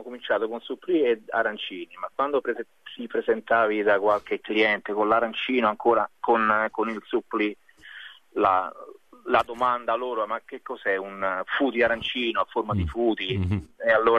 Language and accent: Italian; Rome, Lazio, Italy; now in Australia; io invece sono romano, ma con genitori siciliani. Quindi c'è sempre, nel mio sangue c'è sempre la Sicilia.